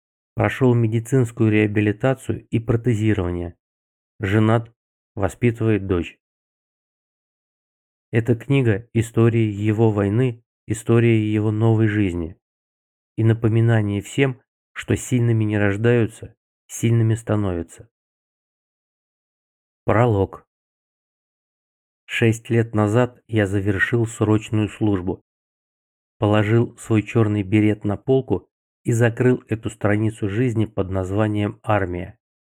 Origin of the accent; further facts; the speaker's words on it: Crimea, Ukraine; Я крымчанин, и эта война – это моя боль.